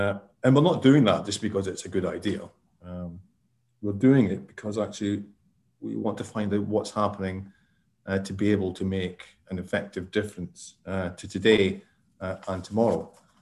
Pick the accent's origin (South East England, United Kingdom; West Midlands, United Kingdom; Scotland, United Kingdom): Scotland, United Kingdom; now in Wales; I am not Welsh. I'm Scottish, but I have lived and worked in Wales for quite a long time now.